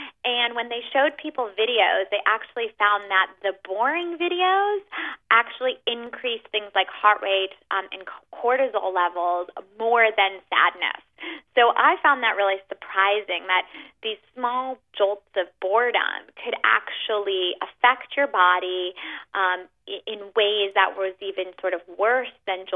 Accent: New York City, New York, United States; I know I'm from New York City

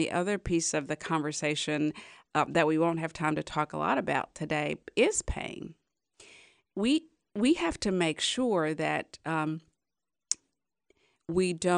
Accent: West Virginia, United States; I talk about my home state of West Virginia, where there was significant unemployment.

